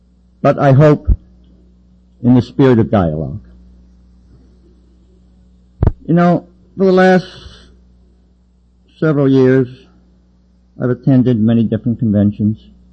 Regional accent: Detroit, Michigan, United States; I was raised in Detroit in a class there

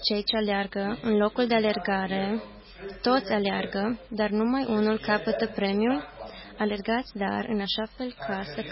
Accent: Ludwigshafen, Rhineland-Palatinate, Germany; now in Canada; Provin din adunarea din Ludwigshafen, din Germania. Acolo am crescut. Anul trecut m-am mutat în Canada

